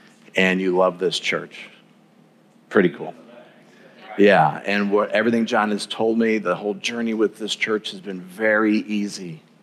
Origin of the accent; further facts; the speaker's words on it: Chicago, Illinois, United States; I'm from Chicago, I'm a Bears fan, I'm struggling because he's a Packers fan